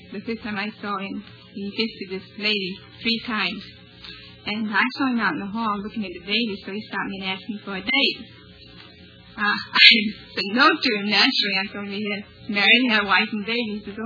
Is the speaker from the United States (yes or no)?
yes; Plymouth, Massachusetts, United States; I'm from Plymouth, Massachusetts.